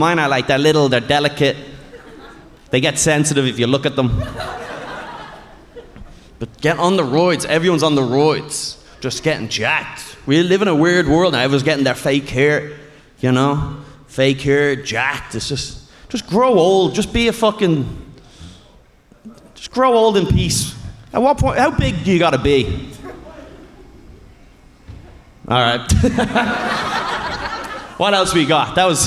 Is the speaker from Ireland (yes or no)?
yes; Ireland; I'm from Ireland